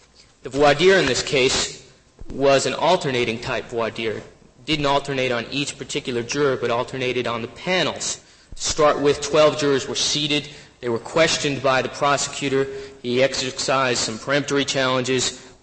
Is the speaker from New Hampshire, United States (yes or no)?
yes; New Hampshire, United States; I'm from New Hampshire, Your Honor.